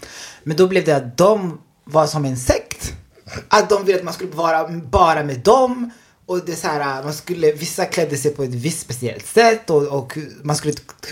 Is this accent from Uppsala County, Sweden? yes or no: yes; Enköping, Uppsala County, Sweden; also born or lived in Burundi; Jag är från Enköping, men jag är född i Burundi.